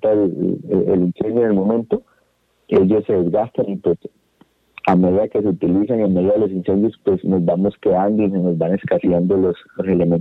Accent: Colombia; como conocemos nosotros como colombianos y más como guayarenses

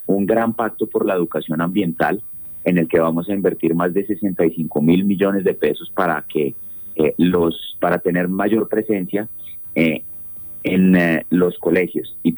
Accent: Bogotá, Colombia; los que crecimos en Bogotá estamos rodeados de bosque alto andino y de páramo

